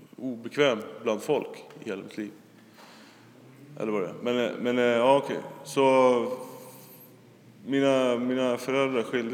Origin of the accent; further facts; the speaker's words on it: Falun, Dalarna County, Sweden; born there; jag föddes på Falu lasarett 1981. Och ja, då bodde vi, eller mina föräldrar, i skogen. Typ så utanför Borlänge någonstans.